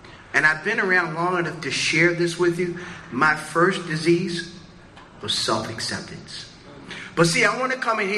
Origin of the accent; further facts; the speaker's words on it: Tokyo, Japan; moved away; June 27, 1956, I was born and raised in Tokyo, Japan. My dad brought me and my mom here